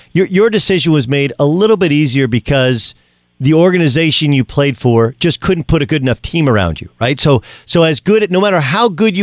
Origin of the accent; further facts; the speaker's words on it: California, United States; that's my childhood growing up in Southern California.